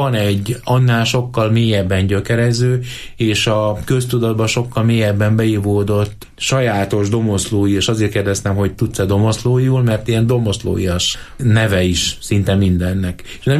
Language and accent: Hungarian; Gyöngyös, Heves, Hungary; Gyöngyös, az én szülővárosom, ahol pillantásoktól függ, hogy éppen síkvidéket vagy hegyvidéket látsz.